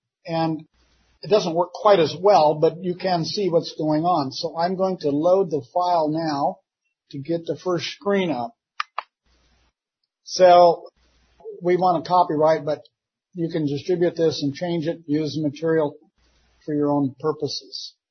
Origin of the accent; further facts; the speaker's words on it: Willits, California, United States; Actually, we're most all from Willits, but we meet in Ukiah because we can rent a church.